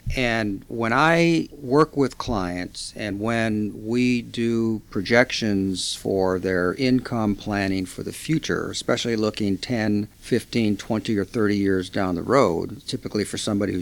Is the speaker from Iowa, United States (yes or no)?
yes; Iowa, United States; moved away as an adult; now in New Orleans, United States; I had to move. My wife and I moved from Iowa to New Orleans. Talk about culture shock.